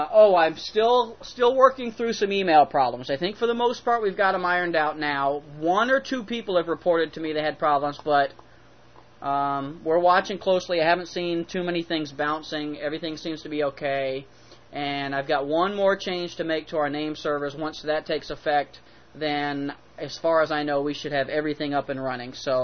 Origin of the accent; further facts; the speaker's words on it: the South, United States; I'm from the South, what can I tell you?